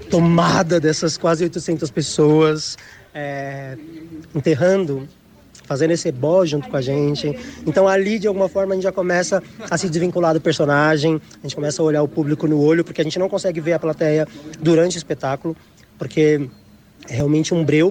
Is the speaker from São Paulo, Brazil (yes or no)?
yes; São Paulo, Brazil